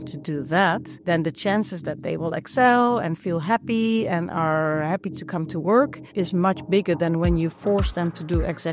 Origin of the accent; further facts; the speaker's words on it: Zeeland, Netherlands; I was born and raised in Zeeland, a province in the southwest of the Netherlands. And when I turned 18, I went to Eindhoven to study architecture or building engineering or a combination of the both.